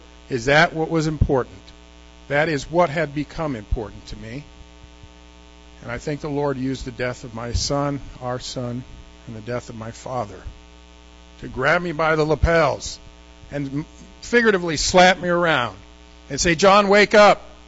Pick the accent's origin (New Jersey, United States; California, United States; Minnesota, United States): California, United States; Los Angeles; I was born and raised in Los Angeles, just a few miles south of the Rose Bowl, and was raised as a Catholic.